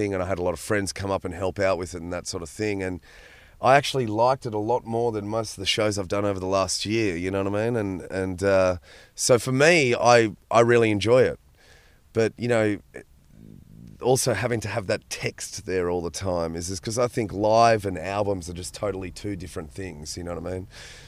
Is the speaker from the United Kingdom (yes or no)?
no; Australia; I mean, I'm Australian.